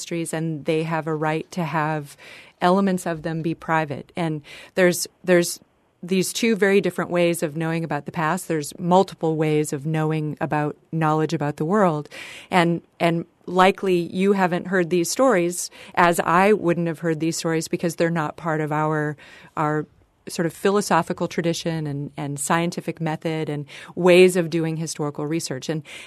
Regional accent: Western Canada, Canada; moved away as an adult; now in United States; I'm from Western Canada originally and moved to Florida and went to graduate school and studied Florida archaeology

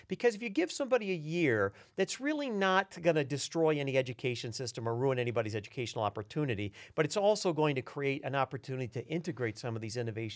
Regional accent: Kalamazoo, Michigan, United States; When I grew up in Kalamazoo, they made the best guitars and, you know, the best car, you know, chassis and transmissions and fishing rods.

